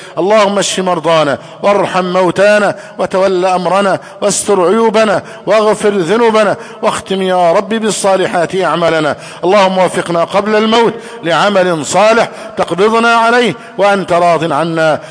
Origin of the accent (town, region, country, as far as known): Egypt